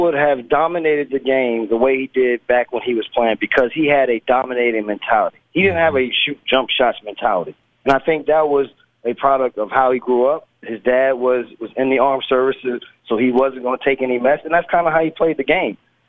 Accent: New Jersey, United States; because I guess they thought because I was from Jersey, I played in the park.

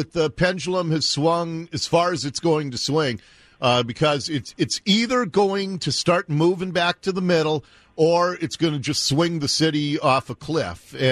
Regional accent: Seattle, Washington, United States; I love the city in which I grew up. I don't live in Seattle anymore, but I grew up there in Ballard. I went to school in Ballard.

